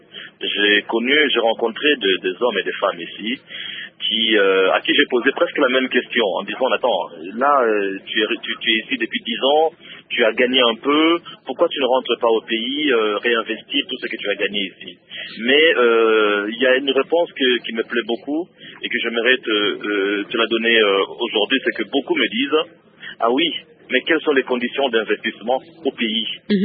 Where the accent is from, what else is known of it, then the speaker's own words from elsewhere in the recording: DR Congo; now in Côte d'Ivoire; J'ai quitté le Congo. Il y a beaucoup de choses qui me manquaient. Notre pondou national me manquait énormément. Notre chikwang national me manquait, tu vois.